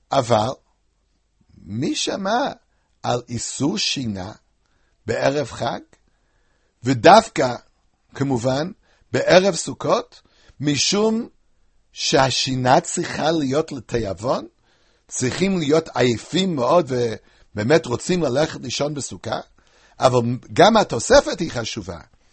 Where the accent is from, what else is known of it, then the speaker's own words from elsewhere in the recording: United States; כך שמעתי בתור ילד בארצות הברית.